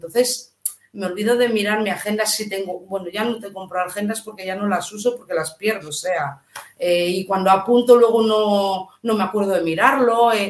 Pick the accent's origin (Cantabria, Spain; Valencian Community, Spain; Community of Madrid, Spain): Cantabria, Spain; Santander; moved away as an adult; now in Ourense, Spain; Yo soy natal de Santander, aunque llevo 20 años viviendo en Orense